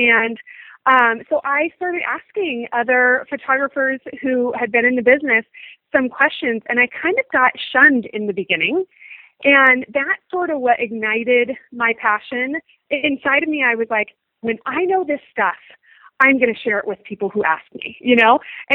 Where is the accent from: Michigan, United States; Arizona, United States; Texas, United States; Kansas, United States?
Texas, United States; I don't know if a man knew I was from Texas, but I was not local to him.